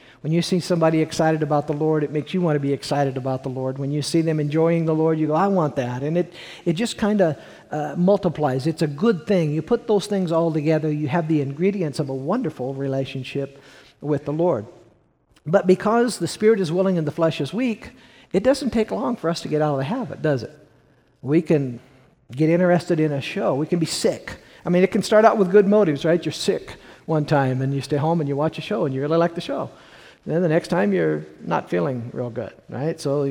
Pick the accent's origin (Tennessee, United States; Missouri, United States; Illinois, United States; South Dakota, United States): Missouri, United States; Now, I'm from Missouri, so I'm hard-headed.